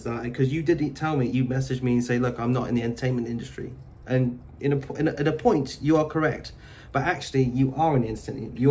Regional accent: United Kingdom; Obviously, I'm British. We love our swearing over here.

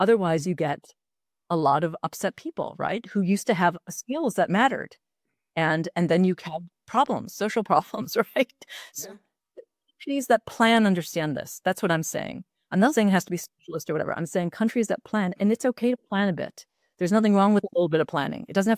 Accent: Midwest, United States; and I grew up in the Midwest, and the Midwest has gone through a lot of this deindustrialization, right?

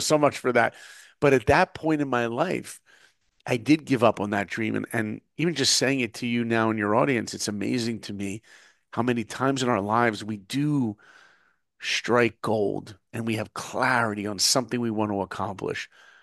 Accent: New York, United States; So for me, look, I grew up in New York. I was far from Disney.

